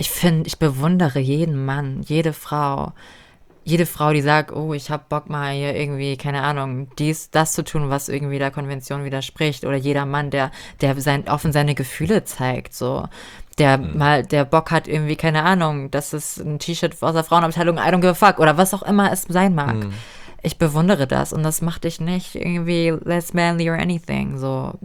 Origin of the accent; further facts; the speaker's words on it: Germany; ich bin hier geboren. Ich bin dankbar dafür. Ich bin Deutsche.